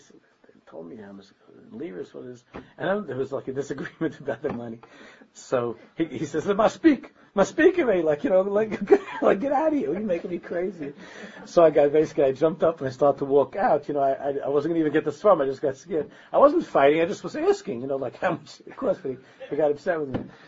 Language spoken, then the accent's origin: English; United States; So I said that I'm not from here. I'm from America. I'm from America, and I can't come back to learn.